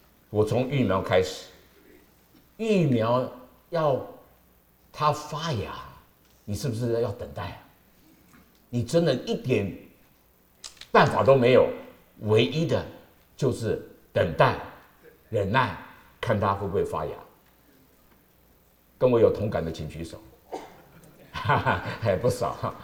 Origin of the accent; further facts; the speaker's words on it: Taiwan; now in United States; 我在台湾长大，台湾人这么多这么小啊，然后我是住在城市里面，住在公寓里面